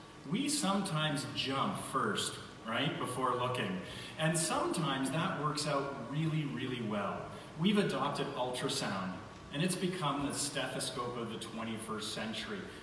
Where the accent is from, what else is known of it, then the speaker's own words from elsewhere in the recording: Canada; A little nervous as a Canadian coming in here.